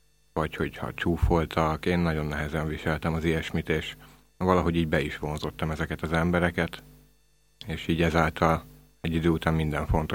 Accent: Budapest, Hungary; now in Ráckeresztúr, Hungary; 34 éves múltam, Budapesten születtem, és ott is éltem. Ma fél éve vagyok Ráckeresztúron.

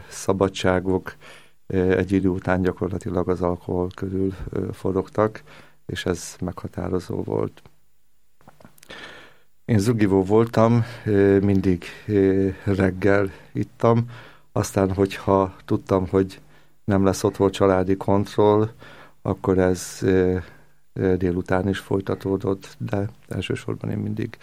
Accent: Jász-Nagykun-Szolnok, Hungary; now in Budapest, Hungary; alkoholista, 54 éves. Én egy jászsági kisfaluból származom, a gimnáziumot már itt Budapesten végeztem, az egyetemre is itt Budapesten jártam.

